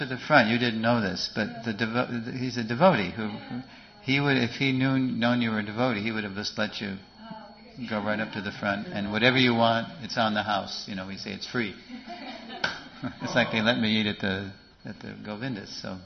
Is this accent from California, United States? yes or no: no; New York, United States; I was born in New York. I never liked the place. It always struck me as a dungeon of demons. My first memory in New York was looking down 13 stories down this apartment building to the street and being terrified.